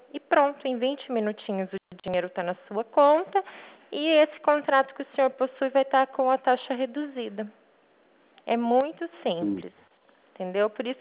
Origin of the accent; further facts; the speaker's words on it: Santos, São Paulo, Brazil; born there; now in Foz do Iguaçu, Brazil; Eu nasci em Santos, São Paulo, mas eu vivo em Foz do Iguaçu